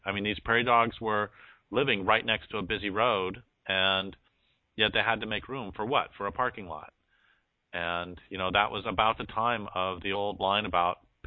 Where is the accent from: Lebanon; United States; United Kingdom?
United States; Boulder, Colorado; I grew up in Boulder